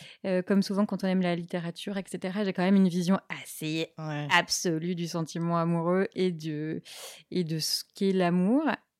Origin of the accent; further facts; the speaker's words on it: South-East, France; je viens du Sud, ouais. Je crois que je n'ai pas trop d'accent marqué, mais non, oui, je viens du Sud. Ouais. Je suis un produit du Sud-Est.